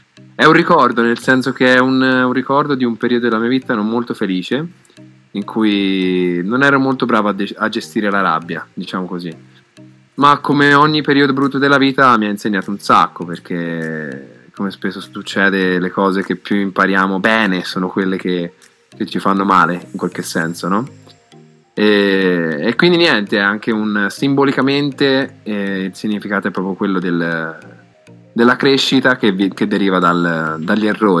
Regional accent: Pisa, Tuscany, Italy; now in Turin, Italy; io sono di Pisa e sono venuto a Torino

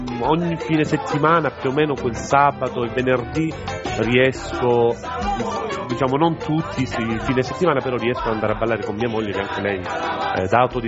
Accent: Milan, Lombardy, Italy; io vivo a Milano, Parabiago praticamente. È una frazione di Milano, però comunque Milano, ecco, io sono milanese, ecco.

